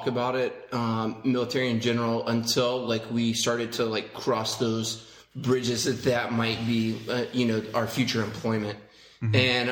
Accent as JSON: {"language": "English", "region": "Texas", "country": "United States", "tie": "born or raised there", "said": "And, you know, we grew up predominantly in Texas. So football is akin to religion in those parts."}